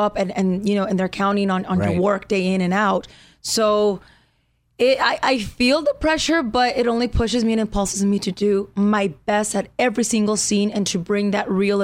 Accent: United States; I grew up on the border. So yeah. I'm Mexican and I'm American. I do both things. I speak both languages.

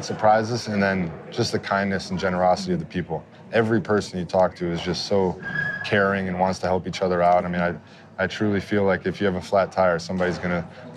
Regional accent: Wisconsin, United States; I'm from Wisconsin, so the Green Bay Packers have a fan base that lives and die with the Green Bay Packers every week.

